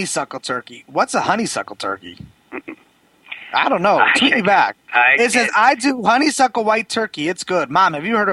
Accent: New York, United States; And I grew up in New York, too, so you put the turkey a la king right on top of the Wonder Bread.

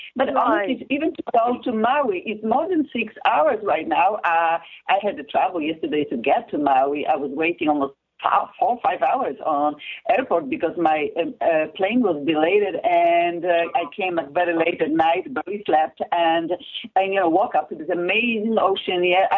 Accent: Poland; accent: Polish; English is a second language; I have an accent from Poland

